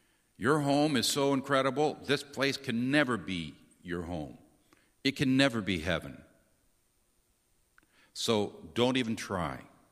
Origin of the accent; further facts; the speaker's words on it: United States; We were a little strange because we're from America and we always like ice with our drinks.